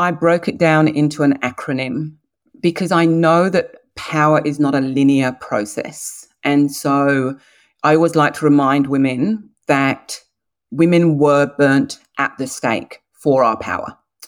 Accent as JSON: {"language": "English", "region": "England", "country": "United Kingdom", "lives_now": "Australia", "said": "So, you know, I've been in Australia now for 20 years. So I'm now an Australian and an English citizen."}